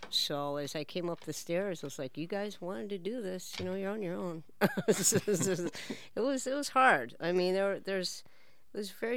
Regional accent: Chicago, Illinois, United States; and I'm from Chicago. We don't have mountains in Chicago.

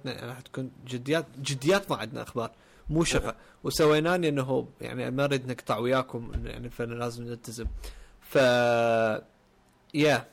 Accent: Syria; فعلى العموم انا سوري طبعا

